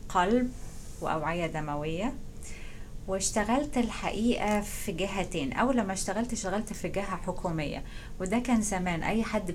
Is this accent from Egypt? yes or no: yes; Cairo, Cairo Governorate, Egypt; moved away as an adult; now in United States; أنا تولدت 1954 في القاهرة. درست في كل الدراسة ابتدائي اعدادي ثانوي المدرسة في القاهرة وبعدين اتخرجت ودرست في جامعة عين شمس كلية الطب.